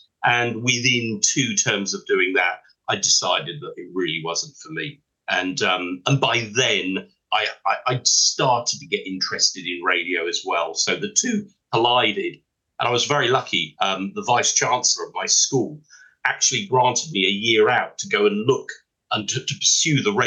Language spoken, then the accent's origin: English; Taunton, South West England, United Kingdom; And in fact, I grew up in Taunton in Somerset. I was a Somerset boy.